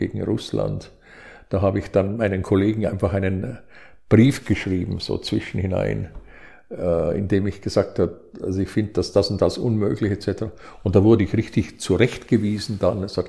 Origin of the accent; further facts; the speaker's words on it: Vorarlberg, Austria; ich meine, ich bin ein Vorarlberger und die haben vielleicht eh schon so ein bisschen praktisches Gespür und einen hochentwickelten Pragmatismus